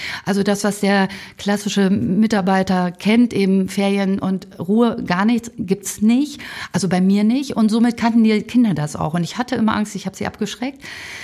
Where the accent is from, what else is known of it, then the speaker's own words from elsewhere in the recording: Hamburg, Germany; Ich bin in Hamburg groß geworden, ich liebe diese Stadt